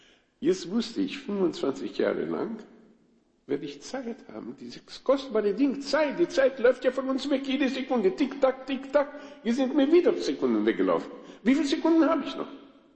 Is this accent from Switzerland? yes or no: no; Romania; German is a second language; also bei uns in Rumänien, als die Kommunisten zur Macht kamen